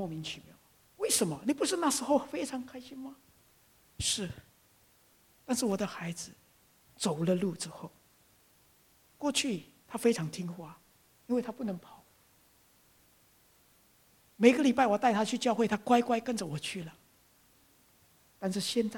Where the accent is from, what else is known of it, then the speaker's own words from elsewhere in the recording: Indonesia; 我是在印尼出生长大